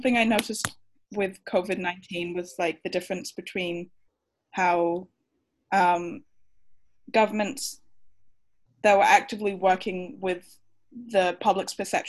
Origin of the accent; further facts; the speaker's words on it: Brazil; because I grew up in Brazil